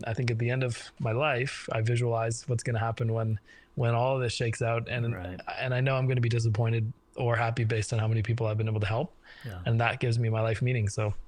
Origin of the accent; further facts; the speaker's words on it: Ireland; moved away; I grew up I'm an immigrant from Ireland, and I grew up, a middle class sort of family. Didn't have more than we needed, didn't have less, we kind of got by as immigrants do.